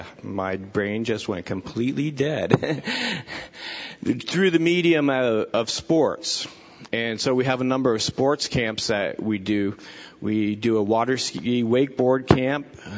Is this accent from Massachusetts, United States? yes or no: no; Pennsylvania, United States; now in Alaska, United States; I grew up in Pennsylvania. My mom grew up in Indiana, and all her family lived out in Indiana.